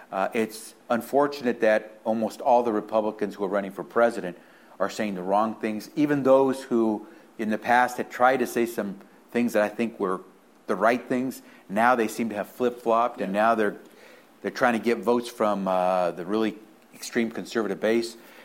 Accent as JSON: {"language": "English", "town": "Sacramento", "region": "California", "country": "United States", "tie": "born or raised there", "said": "So I was born and raised in Sacramento. I'm the first in my family to have a chance to get that college degree"}